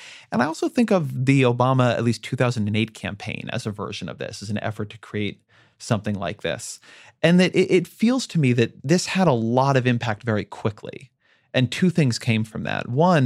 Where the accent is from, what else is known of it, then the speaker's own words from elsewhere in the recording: Orange County, California, United States; It's actually about my hometown of Orange County.